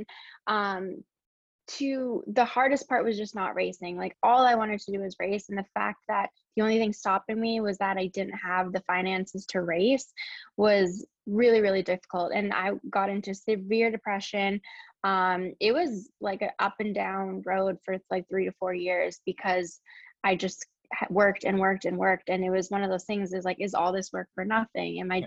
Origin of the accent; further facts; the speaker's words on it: Canada; now in North Carolina, United States; Yeah, so I'm from Canada. I now live in North Carolina. I moved here around 6 years ago.